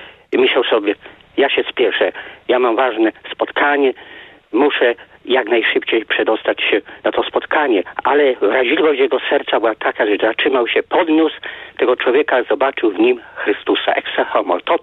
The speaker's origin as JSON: {"language": "Polish", "town": "Kraków", "region": "Lesser Poland", "country": "Poland", "said": "ponieważ pochodzę z Krakowa"}